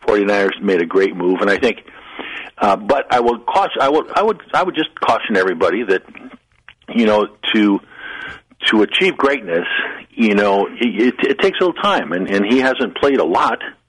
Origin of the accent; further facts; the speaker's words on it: San Francisco, California, United States; I grew up in San Francisco. I love that football team.